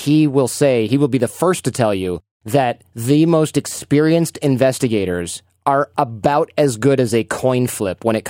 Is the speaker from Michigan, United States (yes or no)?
yes; Michigan, United States; two bumpkins from Michigan, I'm including myself in that, by the way.